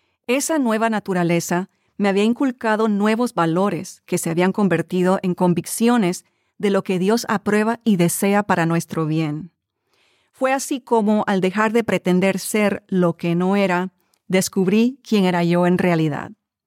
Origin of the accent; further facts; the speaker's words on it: Panama; Durante mi carrera en la televisión como presentadora en mi país, Panamá, aprendí a mostrar la mejor cara al público